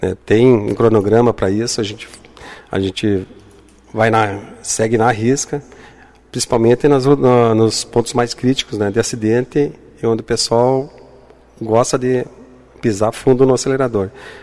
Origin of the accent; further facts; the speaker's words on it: Tapera, Rio Grande do Sul, Brazil; eu fiquei muito contente em retornar para Tapera. É a minha terra, dá para dizer terra natal.